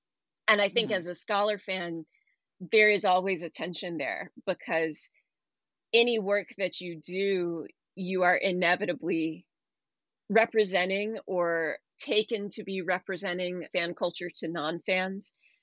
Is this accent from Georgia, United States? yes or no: yes; Atlanta, Georgia, United States; I'm from Atlanta, so my home convention is Dragon Con.